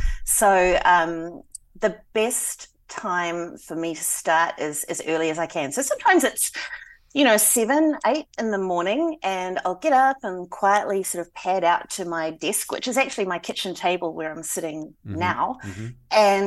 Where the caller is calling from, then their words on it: Hastings, Hawke's Bay, New Zealand; I'm coming from Hastings City in Hawke's Bay, New Zealand.